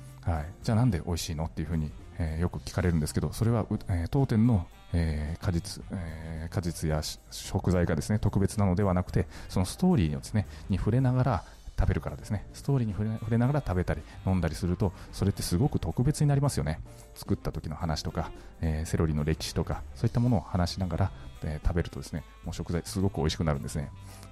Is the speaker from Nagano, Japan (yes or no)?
no; Nagasaki, Japan; born or raised there